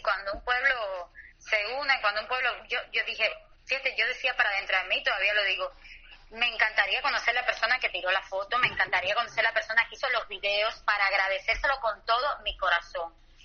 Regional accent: Cuba; Yo fui como mujer. Como civil cubana, como madre de familia

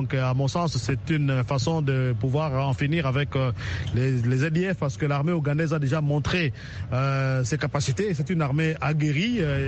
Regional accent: DR Congo; ils sont venus chez nous en RDC

